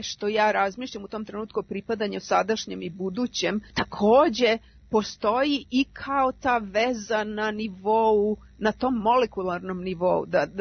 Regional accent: Belgrade, Serbia; moved away as an adult; now in England; Ja sam otišla iz Beograda kao vrlo mlada, 23 godine sam imala u trenutku kada sam zaselila u Englesku

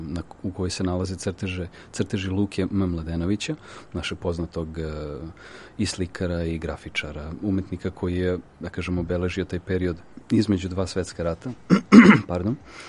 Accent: Belgrade, Serbia; s obzirom da sam, da kažem, beogradsko dete

